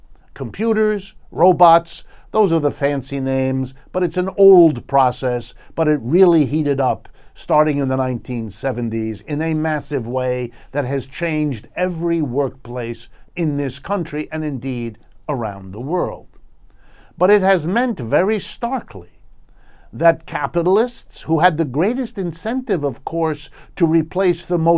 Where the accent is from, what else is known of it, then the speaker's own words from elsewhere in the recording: Youngstown, Ohio, United States; I often talk here about Detroit or Cleveland or Camden, New Jersey, or my hometown, Youngstown, Ohio, as examples of what capitalism has done.